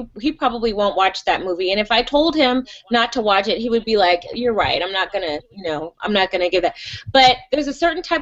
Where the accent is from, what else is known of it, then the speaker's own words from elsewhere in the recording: Gardena, California, United States; I'm born and raised in Gardena, LA, and yeah, I grew up on